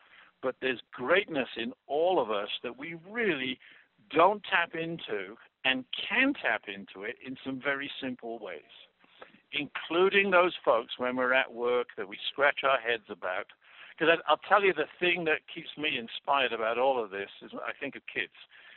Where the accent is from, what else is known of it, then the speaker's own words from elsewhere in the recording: United Kingdom; I mean, as a Brit, you know, you never make bold claims like that.